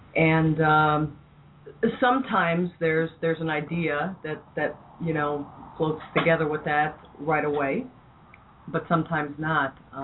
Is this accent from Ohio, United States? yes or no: yes; Cleveland, Ohio, United States; now in Long Beach, United States; Well, it was 11 years ago last year that I moved out here from Cleveland, Ohio, for my music, you know, for pursue music further. You know, Cleveland can only, you know, you can do so much in Cleveland